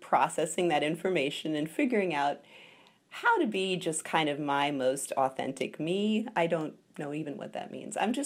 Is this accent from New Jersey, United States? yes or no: no; Brooklyn, New York, United States; This does not sound like the story of a young Cuban person growing up in Brooklyn.